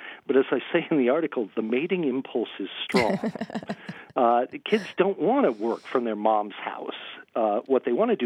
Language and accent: English; Sioux Falls, South Dakota, United States; it occurred to me that the Sioux Falls as it exists now is not the way it was when I was a child.